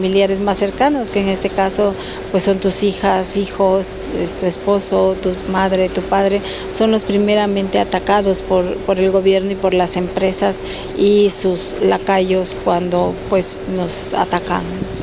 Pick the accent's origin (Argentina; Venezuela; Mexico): Mexico; Juchitán de Zaragoza, Oaxaca; yo vengo del Istmo de Tehuantepec, en el estado de Oaxaca. Pertenezco al pueblo indígena Binisá. Soy de Juchitán de Zaragoza